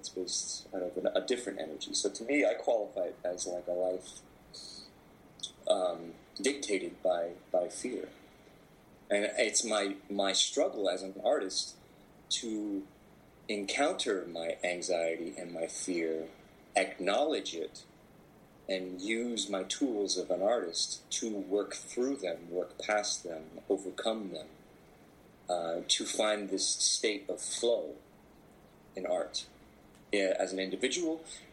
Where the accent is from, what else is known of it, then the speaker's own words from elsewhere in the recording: Anchorage, Alaska, United States; born there; I was born in Anchorage, Alaska. And, you know, in Anchorage, Alaska, in the winter, darkness is abundant.